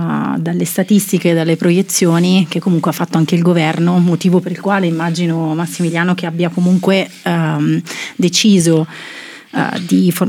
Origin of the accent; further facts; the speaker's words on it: Gerenzano, Lombardy, Italy; La conosco bene, sono di Gerenzano.